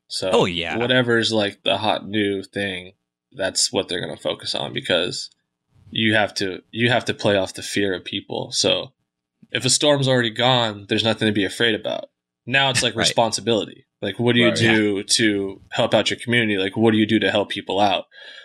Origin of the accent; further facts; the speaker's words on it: United States; because I'm from the States, like to me, I wanted to tell that story from the States